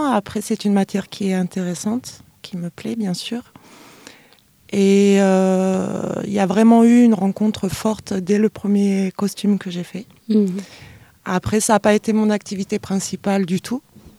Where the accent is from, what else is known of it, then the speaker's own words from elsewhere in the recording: Auvergne-Rhône-Alpes, France; Alors à l'époque, j'étais basée dans le Beaujolais. Moi, je suis native de la Drôme, mais j'étais partie quelques années.